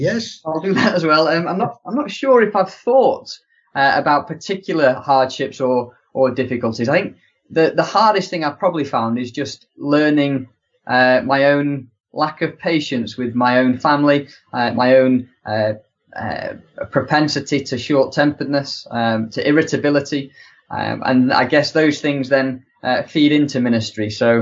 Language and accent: English; Yorkshire and the Humber, United Kingdom; now in Swansea, United Kingdom; I'm half Welsh. My mum was from Tenby. My dad was a Yorkshireman. And me and my brothers, we grew up in Yorkshire.